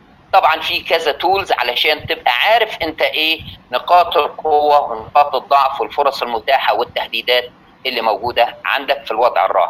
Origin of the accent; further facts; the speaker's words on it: Egypt; وهقول لك مثلا على سبيل المثال، عندنا في مصر